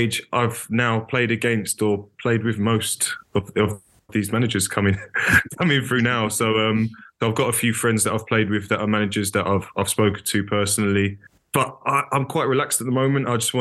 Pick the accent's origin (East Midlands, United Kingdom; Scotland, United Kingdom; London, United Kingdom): London, United Kingdom; Leyton; the only club I've wanted to play for him is Leyton Orient, just because it's my hometown team.